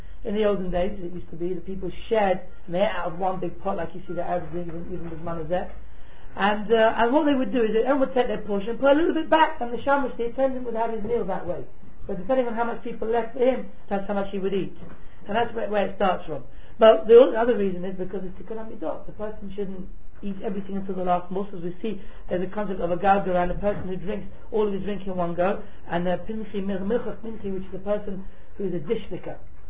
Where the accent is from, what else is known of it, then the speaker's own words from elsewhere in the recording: England, United Kingdom; Being English people, being a Sephardi as well